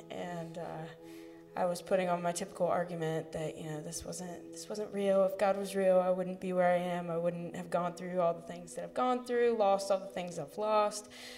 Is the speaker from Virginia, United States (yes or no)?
yes; Harrisburg, Virginia, United States; Yes, I did. Harrisburg, Virginia.